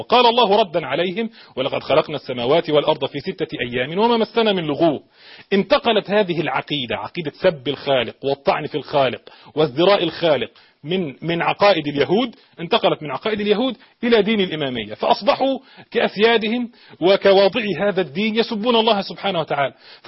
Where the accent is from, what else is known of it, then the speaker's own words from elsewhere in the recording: Egypt; أنا رجل مصري وأنا بطبيعتي مولع بالتفصيلات